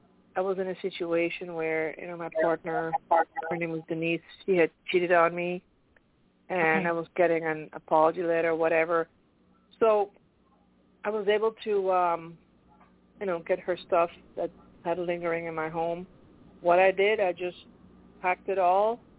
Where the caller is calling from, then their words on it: Pennsylvania, United States; I'm calling from Pennsylvania.